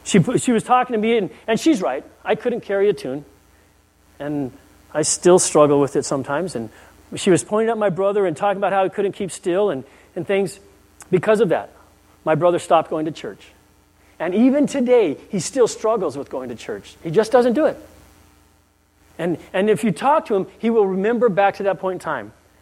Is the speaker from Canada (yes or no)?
no; Guam; Back when I was growing up on Guam, and I was probably junior high, maybe just getting ready to start high school